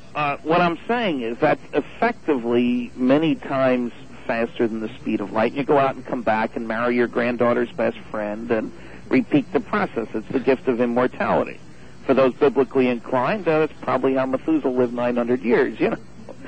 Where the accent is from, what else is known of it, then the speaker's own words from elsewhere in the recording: United States; now in Canada; I'm an American, so I got two governments.